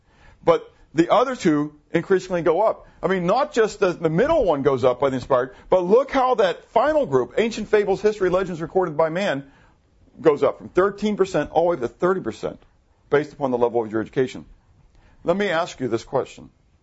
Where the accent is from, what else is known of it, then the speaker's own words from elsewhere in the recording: the North, United States; I was people down here in the South because I'm from what? I'm from the North, right?